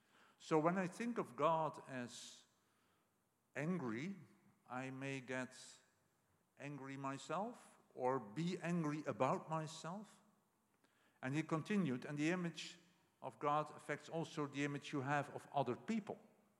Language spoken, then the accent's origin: English; Netherlands; I grew up in the Netherlands, which is a very small country somewhere in northwestern Europe. And also in that small country, you have what is called a Bible Belt. And I grew up at the Bible Belt of the Netherlands.